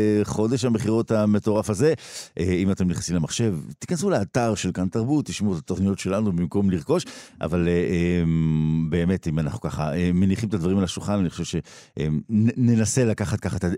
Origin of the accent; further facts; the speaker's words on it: Haifa, Haifa District, Israel; אני גדלתי באזור בחיפה, ושם לקחו אותנו למערות האדם הקדמון שם בהר הכרמל.